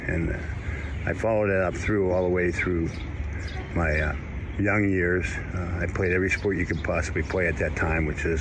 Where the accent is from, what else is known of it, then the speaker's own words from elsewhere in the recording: Butler, Pennsylvania, United States; I grew up in Butler, Pennsylvania, and I was a young man that 7 o'clock in the morning I was out the door.